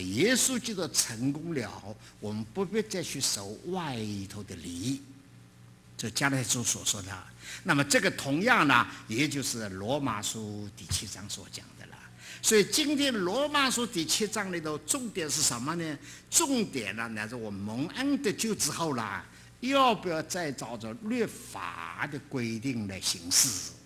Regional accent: China; 我们今天呢要知道我们是外邦人，我们是中国人，

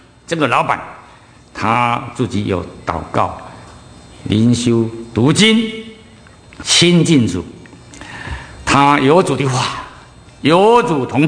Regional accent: China; 在中东也是一样，我们中国人也是一样

